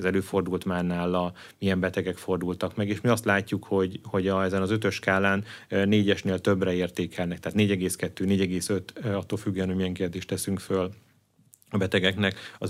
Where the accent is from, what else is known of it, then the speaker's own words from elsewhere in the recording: Debrecen, Hajdú-Bihar, Hungary; Én azt gondolom, hogy ha egy mondhatom azt, hogy vidékiként, debreceniként, akár Hajdú-Bihar vagy másik vármegyéket ismerve